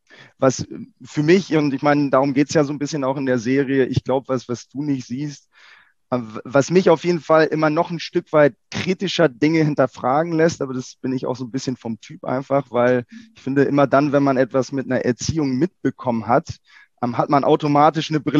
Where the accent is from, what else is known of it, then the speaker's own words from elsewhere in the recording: Hamburg, Germany; now in Hanover, Germany; bin als Adventist groß geworden im Raum Hamburg, sind dann die Adventgemeinde in Harburg gegangen. Da war ich tatsächlich auch noch bis vor 3 Jahren, da bin ich umgezogen nach Hannover.